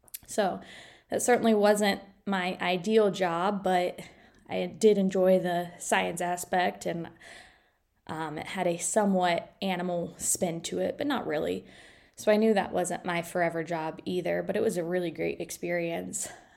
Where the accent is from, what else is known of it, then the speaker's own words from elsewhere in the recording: Ohio, United States; I grew up in Ohio.